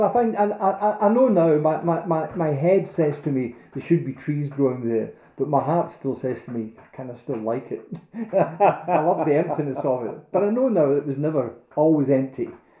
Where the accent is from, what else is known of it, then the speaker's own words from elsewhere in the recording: Glasgow, Scotland, United Kingdom; I come from Govan. I'm not interested in flowers, you know.